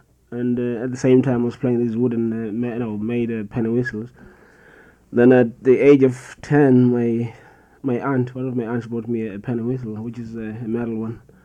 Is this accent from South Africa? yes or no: yes; South Africa; also born or lived in Malawi; I'm from Kadabe, which is north of Malawi, and I grew up in South Africa. My mother was Zulu, and my father was Tonga, so they're all in Malawi now.